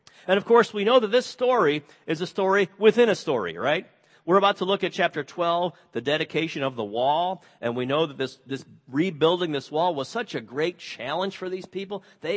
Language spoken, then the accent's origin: English; Illinois, United States; I grew up near Chicago.